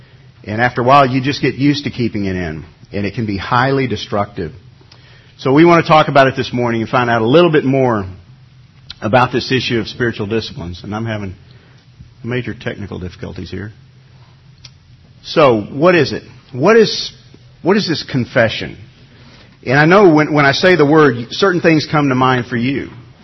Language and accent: English; New York, United States; I remember growing up in New York, most of my friends were Roman Catholic, and they would get to go to confession on Wednesdays.